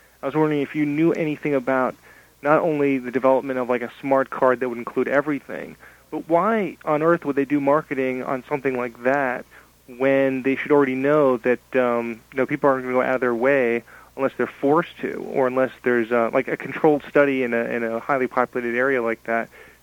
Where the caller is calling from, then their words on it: Westchester, New York, United States; I'm calling from Westchester.